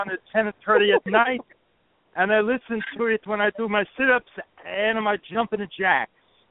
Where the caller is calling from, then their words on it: Calabria, Italy; English is a second language; I'm calling from Calabria.